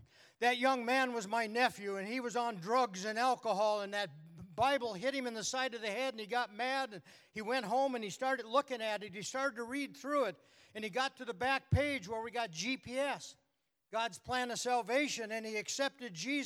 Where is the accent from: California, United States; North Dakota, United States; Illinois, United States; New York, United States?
North Dakota, United States; Now, I'm from North Dakota, so I know how mad a wet hen gets.